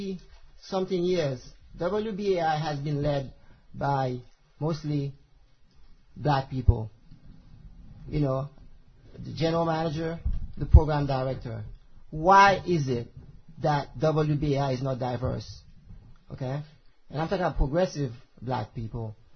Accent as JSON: {"language": "English", "country": "Haiti", "second_language": "English", "said": "I'm from Haiti, if you guys do not know it. And in Haiti, I'm 41 years old."}